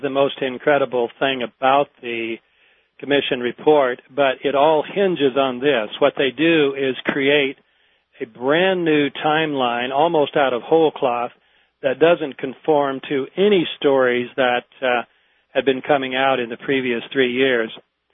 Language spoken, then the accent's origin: English; Oregon, United States; I should say I am from Oregon, and so I'm particularly glad to be able to help out your station.